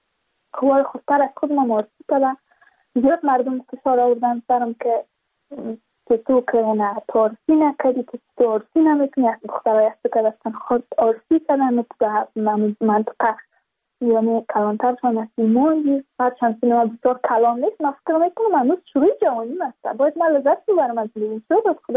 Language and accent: Persian; Badakhshan, Afghanistan; چون ما از بدخشان هستیم